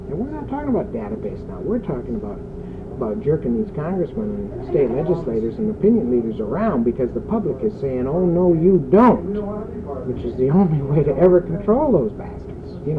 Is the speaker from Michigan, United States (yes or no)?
yes; Grand Rapids, Michigan, United States; I was born and raised in Grand Rapids, and my people are all Frisian